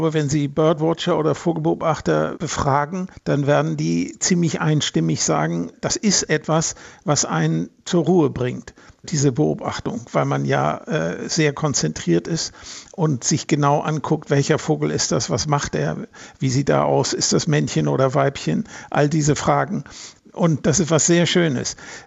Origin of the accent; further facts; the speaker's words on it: Kiel, Schleswig-Holstein, Germany; Ich bin in Kiel aufgewachsen und in Kiel gibt es einen Park